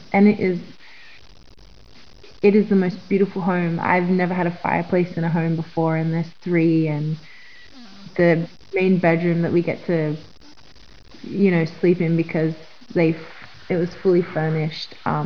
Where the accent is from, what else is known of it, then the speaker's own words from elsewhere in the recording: Australia; now in United States; but it's kind of wild because I am so Australian. I never ever expected that I would ever leave